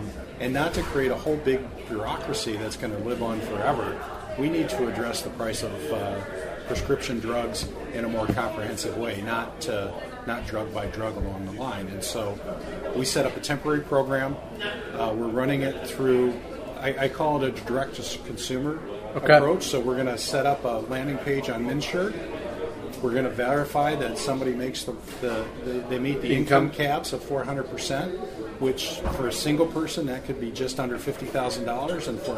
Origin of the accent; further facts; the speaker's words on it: Minnesota, United States; I moved there when I was in junior high. So moved around before that. So this is my hometown.